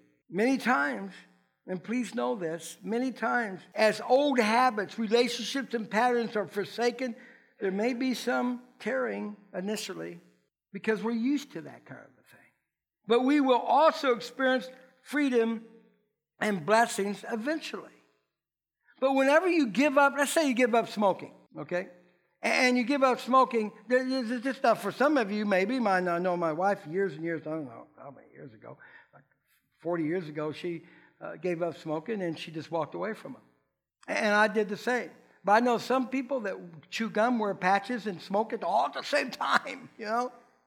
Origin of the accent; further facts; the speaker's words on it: Florida, United States; He's my pastor I grew up with in Florida